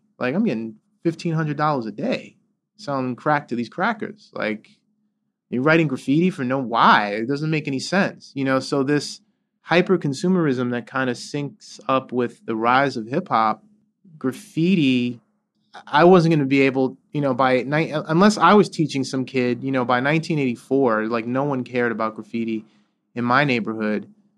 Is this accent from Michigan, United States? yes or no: no; Queens, New York, United States; I could relate to it in that where I grew up in Queens, which the double R train at the time, now it's the N line, it was called the double R